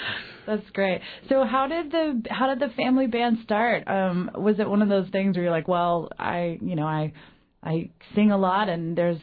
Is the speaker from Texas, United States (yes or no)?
yes; Dallas, Texas, United States; I'm from Dallas, actually.